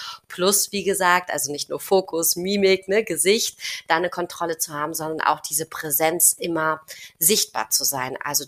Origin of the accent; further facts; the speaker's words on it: Spain; als Spanierin mit Flamenco